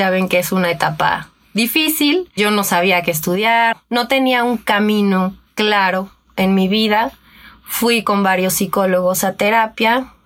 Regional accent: Mexico City, Mexico; soy aquí de la Ciudad de México. Mi formación profesional soy psicóloga, estudié en la Universidad del Valle de México, pero en Guadalajara, estuve viviendo allá un par de años.

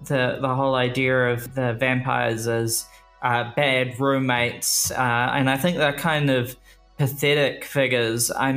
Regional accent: Wellington, New Zealand; I come from Wellington, New Zealand

